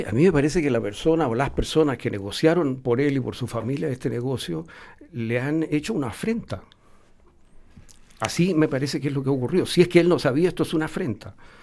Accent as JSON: {"language": "Spanish", "country": "Chile", "said": "como chileno"}